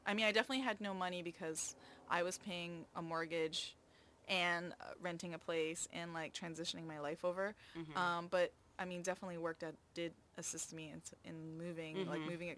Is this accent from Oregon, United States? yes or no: no; Honolulu, Hawaii, United States; moved away as an adult; now in Los Angeles, United States; So I am from Honolulu, Hawaii. I was born and raised, and I left Hawaii to go to art school in Oakland and San Francisco.